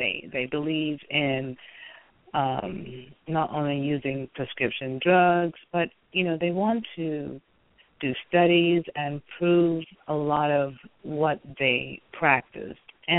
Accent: Canada; born there; I was born in Canada to a Jamaican mother and a Nigerian father.

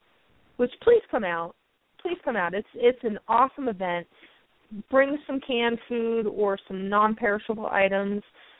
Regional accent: California, United States; moved away; Which I still find bizarre because when I grew up in California, in most other states in the country, they sell liquor in the grocery stores

